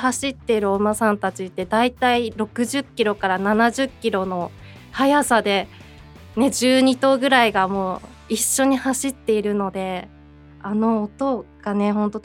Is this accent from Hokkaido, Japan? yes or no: yes; Hokkaido, Japan; 私北海道出身なので、